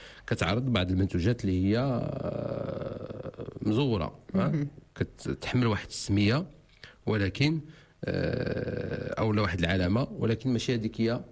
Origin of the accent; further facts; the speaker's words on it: Morocco; كتلاحظي بان تبارك الله عندنا في المغرب موجوده